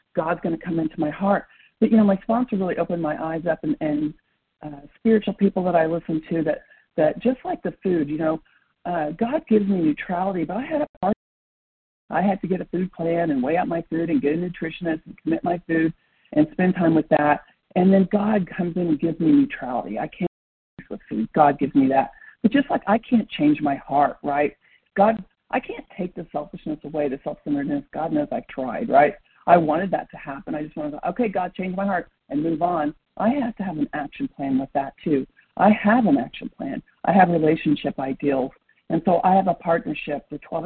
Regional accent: Tulsa, Oklahoma, United States; From Tulsa, Oklahoma, recovered compulsive overeater and bulimic.

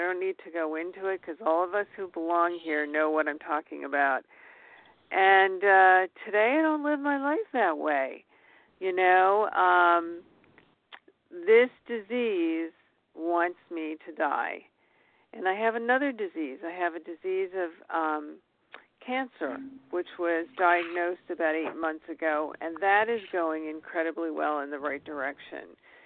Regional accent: Pennsylvania, United States; I'm from Pennsylvania, too.

